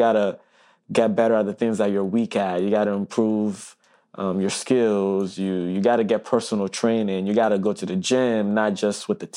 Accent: Togo; moved away; And obviously, growing up in Togo, that's our number one sport.

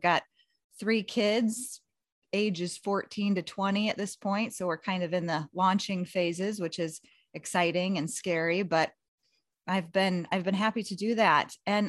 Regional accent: Iowa, United States; I was born and raised in Iowa. I went to school here, started my family here, and have been saddled here ever since

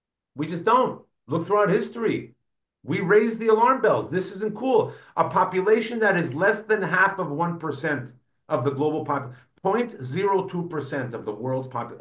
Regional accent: New York, United States; I was born and raised in New York, right? And I lived in a neighborhood.

